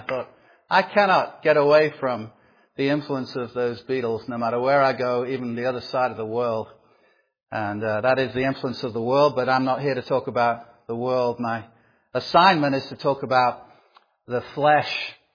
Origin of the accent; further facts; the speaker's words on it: England, United Kingdom; now in United States; I'll tell you I'm from England originally, been here in the Valley since 1992, so the English think I sound American, and the Americans know I sound English